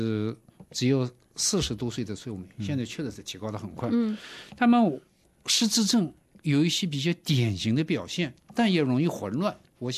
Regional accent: China

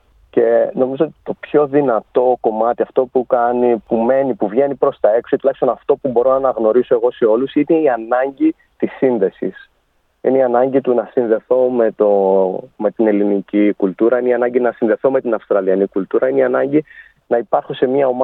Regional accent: Corfu, Ionian Islands, Greece; also born or lived in Athens; now in Australia; Γιατί γεννήθηκα εδώ, μεγάλωσα στην Ελλάδα και επέστρεψα πριν 3,5 χρόνια.

